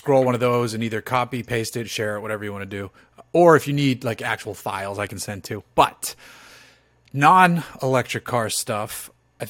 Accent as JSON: {"language": "English", "country": "Ireland", "said": "Yeah, no, I'll get burned. I'm Irish."}